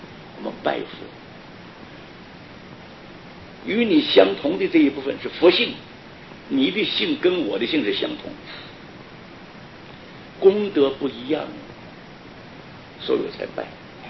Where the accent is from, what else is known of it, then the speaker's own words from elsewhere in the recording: Taiwan; 我们台湾话叫做圆顶了，圆顶是台湾话，外省不叫圆顶